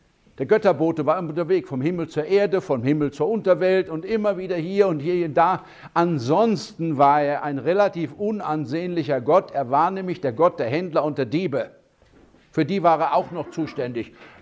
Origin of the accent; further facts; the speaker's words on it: West Germany, Germany; Jetzt erzähle ich euch als Westdeutscher eure einheimischen Mythen.